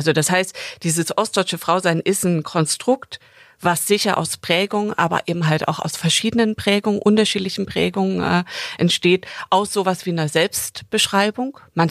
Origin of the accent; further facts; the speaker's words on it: East Germany, Germany; Und jetzt saßen wir hier mehrere Nächte zu dritt zusammen als ostdeutsche Frauen